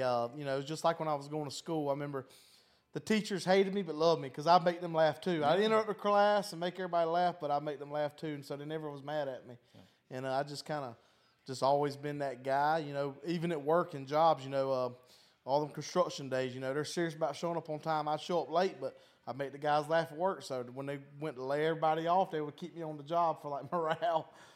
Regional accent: South Carolina, United States; So in Charleston, I'm from South Carolina.

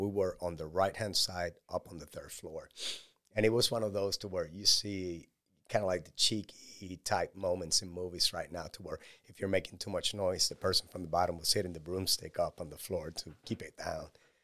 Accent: Puerto Rico; English is a second language; I grew up in a coastal town, so I wasn't part of the hip-hop culture.

